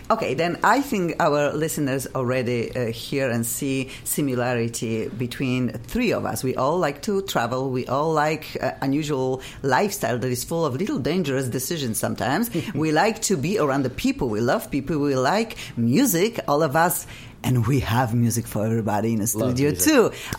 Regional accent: Poland; English is a second language; moved away as an adult; now in United States; I found him here by calling to different studios and just saying, I'm a singer from Poland, and would you? Most people say, what? You have an accent, whatever.

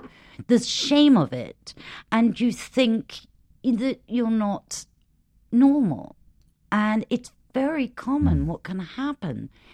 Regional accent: United Kingdom; now in Los Angeles, United States; I don't filter a lot when I speak, even though I'm British.

